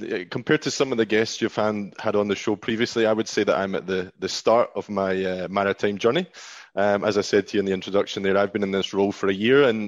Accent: Scotland, United Kingdom; growing up in Scotland, I was always aware of ships and of boats.

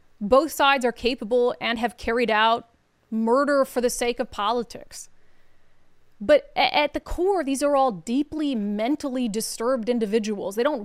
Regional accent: Minnesota, United States; especially, you know, my home state of Minnesota, such wonderful people.

